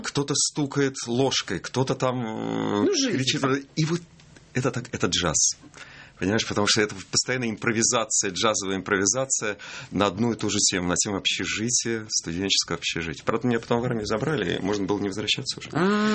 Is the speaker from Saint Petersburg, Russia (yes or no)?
no; Moscow, Russia; хотя, собственно, я москвич, живу в Москве